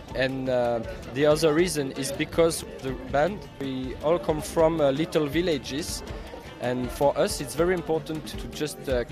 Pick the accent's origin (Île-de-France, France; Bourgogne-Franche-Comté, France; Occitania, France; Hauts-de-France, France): Occitania, France; Carcassonne; I come from Carcassonne, close to Carcassonne, a little village